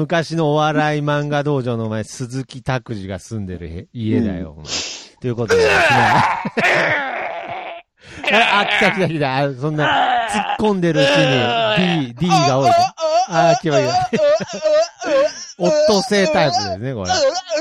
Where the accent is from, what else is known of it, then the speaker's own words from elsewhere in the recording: Abashiri, Hokkaido, Japan; now in Fukuoka, Japan; 自分は網走出身ですが、うん、今は福岡に住んでいるので、自転車乗れます。